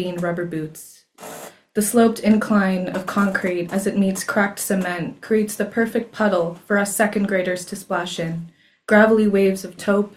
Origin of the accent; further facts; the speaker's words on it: Cork, Munster, Ireland; I'm from Cork, California. Don't claim Dublin.